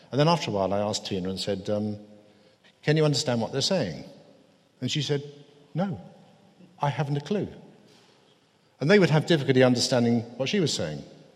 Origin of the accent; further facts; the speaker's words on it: South East England, United Kingdom; now in London, United Kingdom; sides of Portsmouth Harbour, which is the home of the British Royal Navy. So I've lost my accent through, because I came to London in 1969 and never really went back.